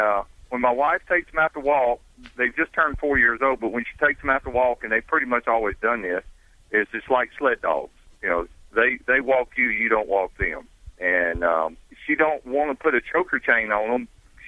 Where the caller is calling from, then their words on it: Panama City Beach, Florida, United States; Panama City Beach, Florida.